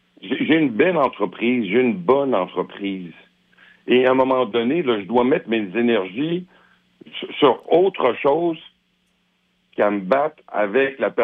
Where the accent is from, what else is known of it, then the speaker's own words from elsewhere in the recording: Saint-Odilon, Quebec, Canada; Je suis un Québécois, je suis de la Beauce, je suis de Saint-Audilon, je suis fier de mes racines